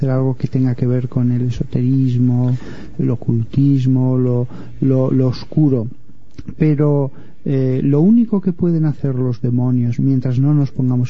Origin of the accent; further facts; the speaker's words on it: Barbastro, Aragon, Spain; Yo recuerdo en Barbastro, de donde yo soy, y en los pueblos de alrededor